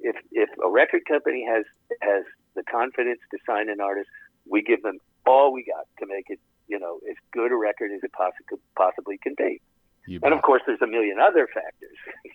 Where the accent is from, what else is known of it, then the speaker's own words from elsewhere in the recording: Midwest, United States; now in Fairfield, United States; So I grew up in the Midwest. I grew up in suburbs of Detroit and Chicago.